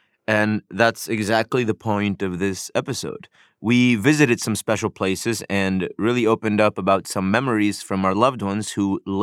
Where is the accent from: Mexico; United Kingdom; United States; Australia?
Mexico; the religion I was born into, I never grew up celebrating Día de Muertos, but I was always, growing up in Mexico, very drawn to it